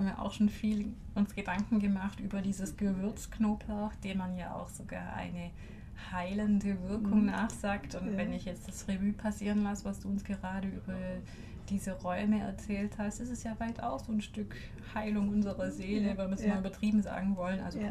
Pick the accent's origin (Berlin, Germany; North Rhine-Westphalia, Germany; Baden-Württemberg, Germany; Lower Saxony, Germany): Baden-Württemberg, Germany; Friedrichshafen; ich bin in Friedrichshafen groß geworden, ich verbinde das mit meiner Kindheit.